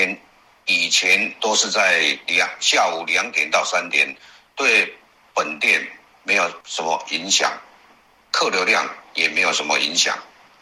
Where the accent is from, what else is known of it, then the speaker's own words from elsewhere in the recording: Hsinchu, Hsinchu City, Taiwan; 目前在台湾新竹从事炸酱面店的工作。